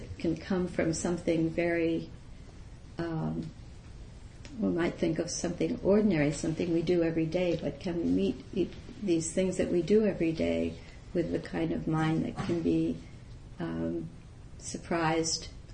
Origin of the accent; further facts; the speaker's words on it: New York City, New York, United States; I grew up in New York City and I didn't have much experience of wilderness except for camp.